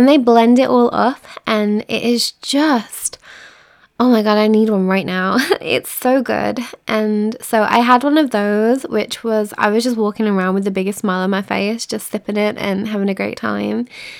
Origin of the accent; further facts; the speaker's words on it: Birmingham, West Midlands, United Kingdom; accent: Brummie; I feel like my Brummie accent slipped out a bit then. Birmingham.